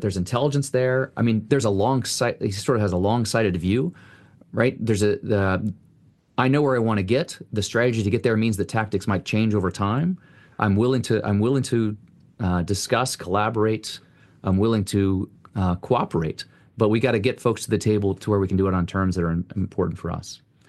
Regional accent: West Berlin, Berlin, Germany; I mean, I grew up in West Berlin.

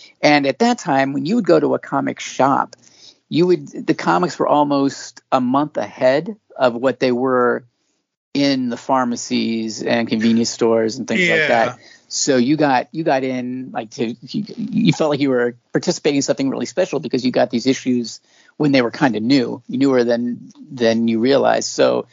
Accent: Ohio, United States; I'm from Ohio, about 60 miles south of Cleveland, but my sister ended up moving to Cleveland.

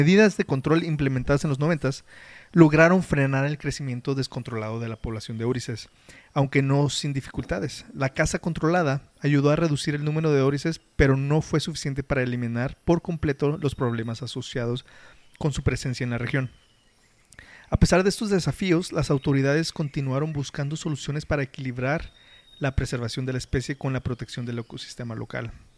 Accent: Deming, New Mexico, United States; also born or lived in Juárez, Mexico / Columbus, United States; yo crecí en Deming, Nuevo México.

